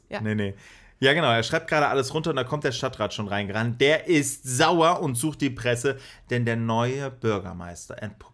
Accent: Kempen, North Rhine-Westphalia, Germany; Meine Heimatstadt, Kempen am Niederrhein, ne, ist so eine jute 36.000 Einwohnerstädtchen

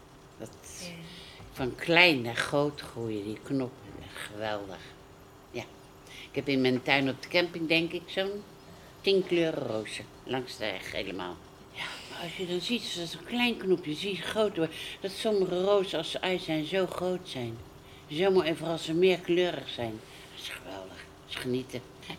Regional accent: The Hague, South Holland, Netherlands; Ik ben een echte Hagenees.

